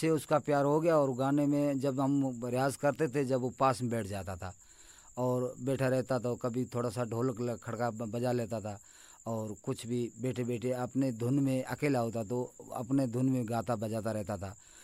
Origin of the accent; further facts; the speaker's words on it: Rikhiyani, Rajasthan, India; और मेरा गांव रिखियानी में